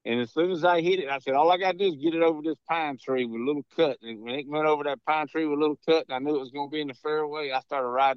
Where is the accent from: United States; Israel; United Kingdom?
United States; Milton; Growing up in Milton, small town, fun. We had the river, we had pine trees, woods, dirt roads, we had the beaches, and we grew up hunting and fishing.